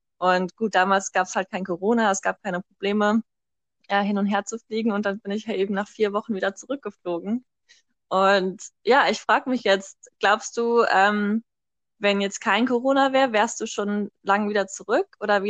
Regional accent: Germany; so als Deutsche hat man auch immer so das Gefühl, ja, ich kann auf der ganzen Welt überall hinreisen, wann ich möchte.

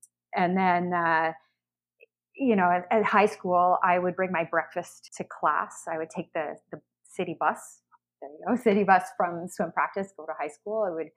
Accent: London, Ontario, Canada; I grew up in London, Ontario

